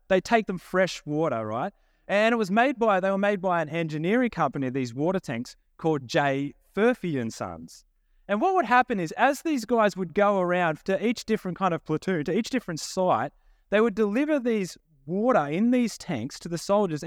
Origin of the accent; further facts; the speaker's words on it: Dubbo, New South Wales, Australia; accent: Australian country; I feel like I'm Aussie through and through. If you don't know me, I grew up in a small Aussie country town, Dubbo, great place to grow up. I have a thick Australian Aussie accent, as you can hear, country accent.